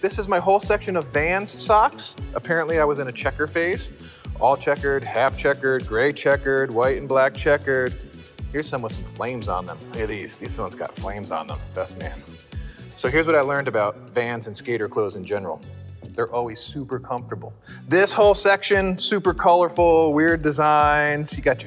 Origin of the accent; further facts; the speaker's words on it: New Jersey, United States; I'm from New Jersey.